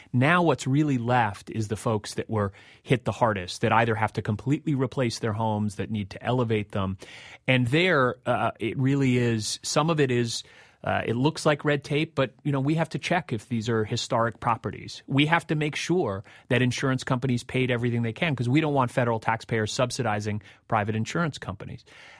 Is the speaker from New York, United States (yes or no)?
yes; New York, United States; and I'm a New Yorker, I have friends in Brooklyn who lost family members